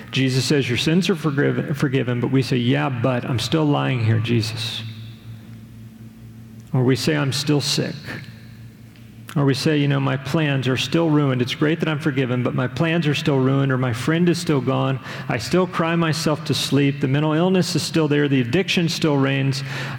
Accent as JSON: {"language": "English", "region": "Texas", "country": "United States", "tie": "born or raised there", "said": "What is happening in this story is similar to experiences that I would often have growing up in Southwest or Southeast Texas and being outside, okay?"}